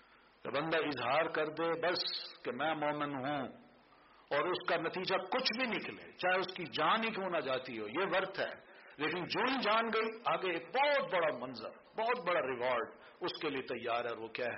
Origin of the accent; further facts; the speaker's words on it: Pakistan; میں نے کہا انا پاکستانی, میں پاکستانی ہوں.